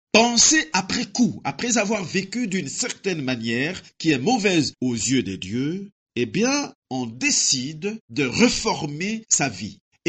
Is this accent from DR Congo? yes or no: yes; DR Congo; chez nous, en RDC, on entend souvent ce tristement célèbre adage.